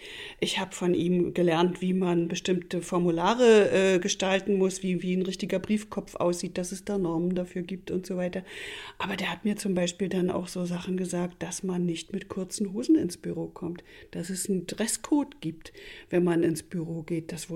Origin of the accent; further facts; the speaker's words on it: East Germany, Germany; wurde dort als Ostdeutsche, naja, schon sehr von oben herab behandelt